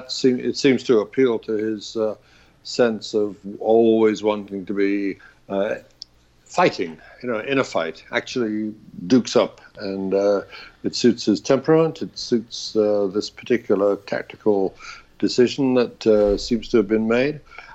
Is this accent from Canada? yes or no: no; New York City, New York, United States; Well, you know, that's the downside of being a New Yorker these days. Yes, our city is so clearly identified with a particular politician